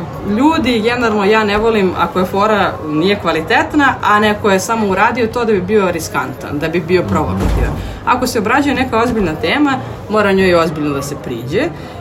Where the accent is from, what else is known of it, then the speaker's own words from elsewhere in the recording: Vojvodina, Serbia; ja sam iz Vojvodine, pa fore moje vojvođanske bolje prolaze u Vojvodini